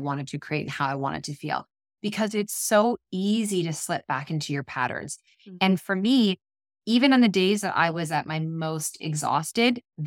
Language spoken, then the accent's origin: English; Ontario, Canada; now in British Columbia, Canada; We're from Ontario in Canada. We live in BC